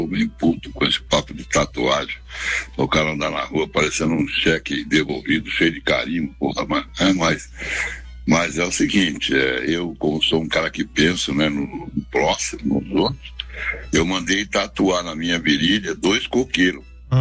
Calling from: Osasco, São Paulo, Brazil; eu sou de Osasco.

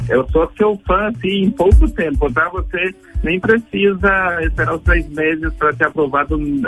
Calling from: Paraná, Brazil; Como eu sou aqui do Paraná, eu tô, tá meio friozinho

